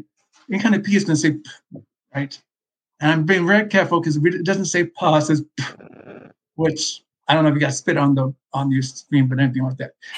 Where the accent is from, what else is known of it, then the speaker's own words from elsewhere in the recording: West Coast, United States; I grew up on the West Coast, and I don't know if this was a dialect issue or just